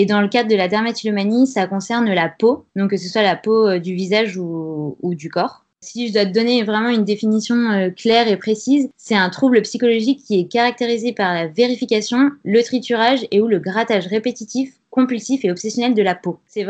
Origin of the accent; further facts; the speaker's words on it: Grenoble, Auvergne-Rhône-Alpes, France; J'ai 29 ans, je viens de Grenoble